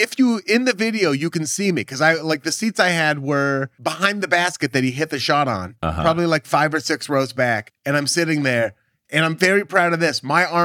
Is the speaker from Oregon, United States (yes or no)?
yes; Portland, Oregon, United States; And I was like, yeah, I grew up in Portland. I'm a huge fan.